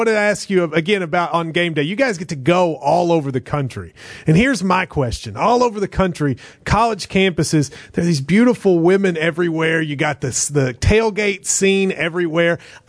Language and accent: English; Kentucky, United States; Well, I'm from Kentucky, and he coached both Louisville and Indiana